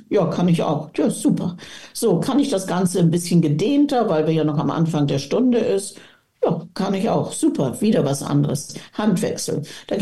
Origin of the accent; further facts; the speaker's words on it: Bavaria, Germany; ich komme aus dem Allgäu